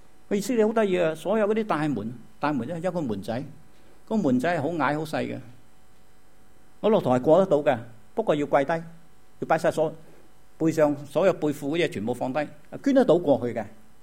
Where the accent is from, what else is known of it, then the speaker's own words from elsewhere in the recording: Guangdong, China; 我哋广东人最好嘢，揾食揾食